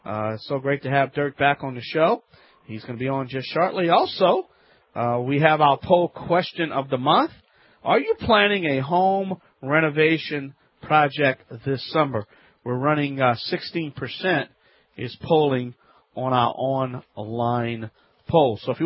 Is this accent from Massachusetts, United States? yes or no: no; Louisiana, United States; I'm the Cajun man from the Bayou Land.